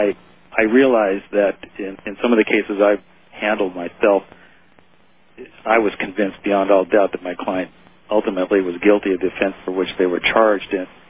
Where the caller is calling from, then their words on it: Maui, Hawaii, United States; I'm calling from Maui